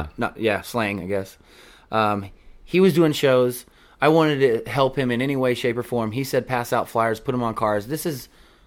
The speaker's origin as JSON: {"language": "English", "town": "Round Rock", "region": "Texas", "country": "United States", "tie": "born or raised there", "said": "I grew up in Round Rock. I went to school at McNeil High School, class of 96."}